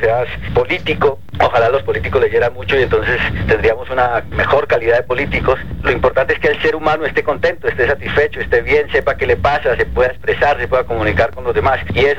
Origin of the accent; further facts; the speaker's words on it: Cali, Valle del Cauca, Colombia; born there; Yo nací en Cali, Colombia